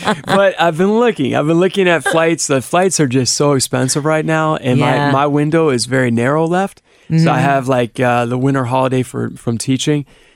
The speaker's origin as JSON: {"language": "English", "town": "Cleveland", "region": "Ohio", "country": "United States", "tie": "born or raised there", "said": "I used to watch the cartoons on Saturday morning in Cleveland. I grew up in Cleveland."}